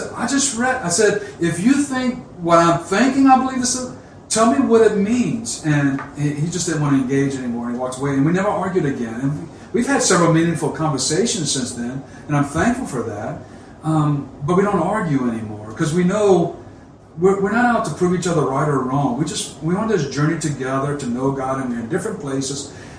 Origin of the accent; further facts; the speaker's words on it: Louisiana, United States; accent: Cajun; moved away; I think part is some of my cultural background as a Cajun. If you always can tell by the accent, I am originally from South Louisiana.